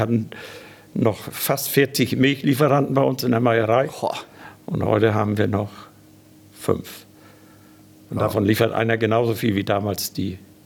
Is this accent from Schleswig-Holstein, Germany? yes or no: yes; Eggebeck, Schleswig-Holstein, Germany; Nein, ich komme aus Eggebeck.